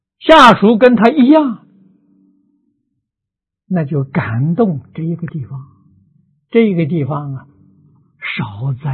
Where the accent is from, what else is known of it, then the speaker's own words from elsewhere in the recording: China; 我们中国人讲气氛，外国人讲磁场啊，很不好。